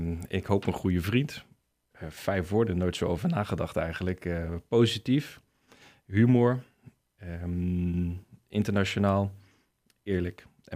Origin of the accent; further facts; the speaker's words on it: Sassenheim, South Holland, Netherlands; also born or lived in Alphen aan de Rijn / Lisse; Officieel ben ik geboren in Alphen aan de Rijn. Daar heb ik 7 dagen gewoond. Toen zijn we naar Lisse verhuisd. Daarna zijn we naar Sassenheim verhuisd, heb ik aan de Rijnlands gezeten.